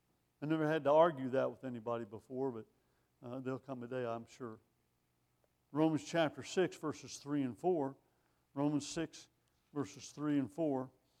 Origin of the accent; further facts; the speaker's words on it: Texas, United States; I was raised in Texas. Every Texas intersection has a Baptist church, a Methodist church, and a Church of Christ.